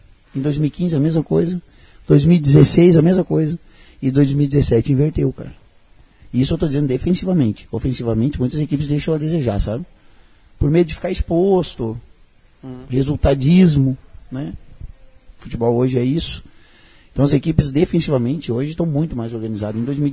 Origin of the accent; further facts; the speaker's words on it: São Leopoldo, Rio Grande do Sul, Brazil; Sou de São Leopoldo, Rio Grande do Sul.